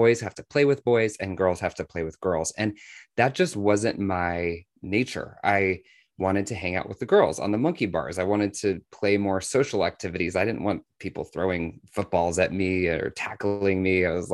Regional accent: Washington, District of Columbia, United States; born there

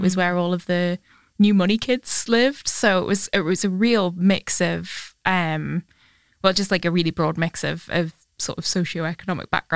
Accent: Newcastle upon Tyne, North East England, United Kingdom; I'm from the West End of Newcastle, where there's like a huge comprehensive called Warbottle

